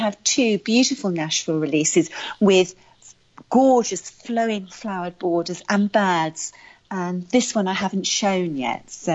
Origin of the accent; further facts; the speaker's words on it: United Kingdom; I'm British